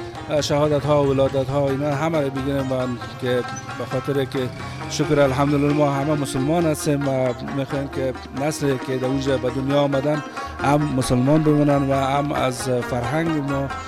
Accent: Afghanistan; من که هستم اصلا افغانی هستم، اما تابعیت آلمانی رو دارم. فعلا در شهر مشهد مقدس به سیاحت آمدیم.

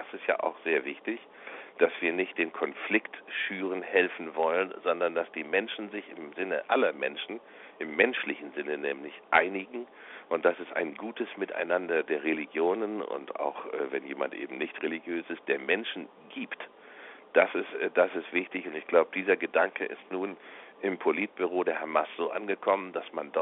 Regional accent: Bremen, Germany; in meiner Heimatstadt Bremen

